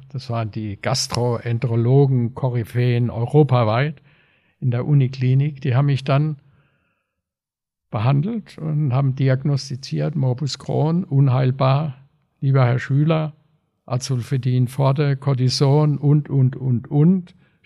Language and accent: German; Mannheim, Baden-Württemberg, Germany; ich bin Mannheimer